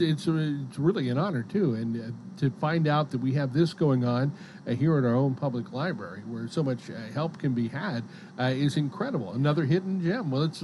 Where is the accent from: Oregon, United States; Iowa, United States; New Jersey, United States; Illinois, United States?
Illinois, United States; I've seen this where I grew up near Chicago.